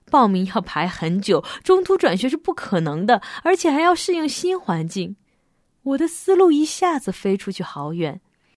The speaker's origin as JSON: {"language": "Chinese", "region": "Beijing", "country": "China", "said": "丈夫是福州人，我是北京人。2003年我们在温哥华的一间教会相识"}